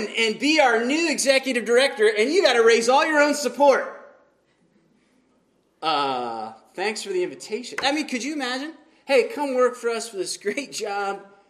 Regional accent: Pennsylvania, United States; Now, we're from Pennsylvania.

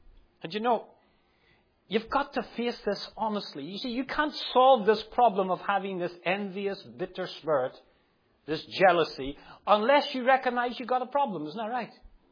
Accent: Northern Ireland, United Kingdom; You know, I grew up in Northern Ireland

